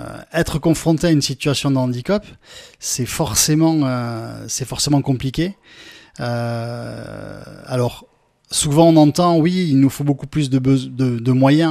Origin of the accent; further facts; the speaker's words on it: Salies-de-Béarn, Nouvelle-Aquitaine, France; moi je suis béarnais, je suis originaire de Salis de Béarn.